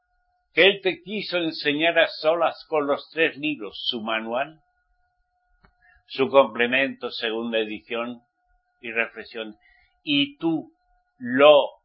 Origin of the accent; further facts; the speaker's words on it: Spain; yo soy español, aunque soy israelita redimido por la sangre de Yahshua, pero español.